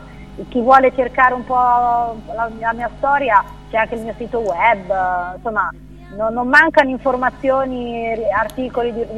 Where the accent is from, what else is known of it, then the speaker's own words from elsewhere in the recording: Marche, Italy; now in Bologna, Italy; Io sono, ormai vivo a Bologna da tempo, però sono marchigiana